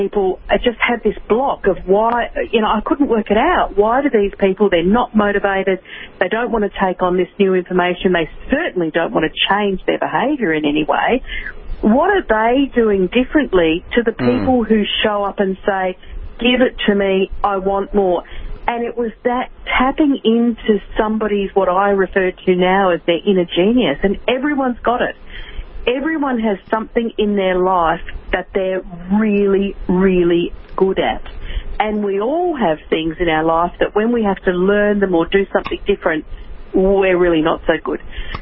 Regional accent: Melbourne, Victoria, Australia; I'm from Melbourne in Australia

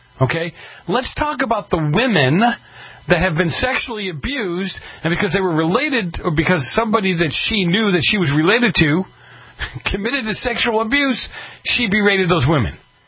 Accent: Boston, Massachusetts, United States; now in Milton, United States; I grew up in the north end of Boston and then moved out to Milton.

